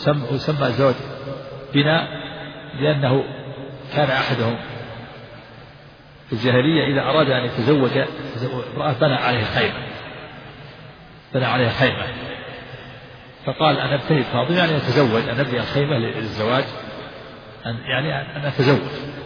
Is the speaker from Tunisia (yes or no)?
no; Najd, Saudi Arabia